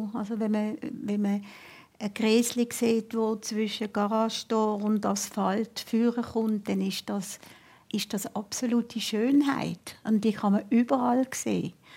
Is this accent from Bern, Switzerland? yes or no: yes; Interlaken, Bern, Switzerland; Also schon als Kind in Interlaken habe ich Bärli und kleine Steckli und schöne Steinli gesammelt